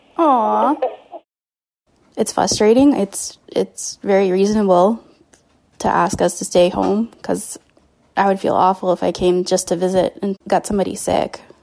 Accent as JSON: {"language": "English", "town": "Kingston", "region": "Ontario", "country": "Canada", "said": "I'm from Kingston, Ontario."}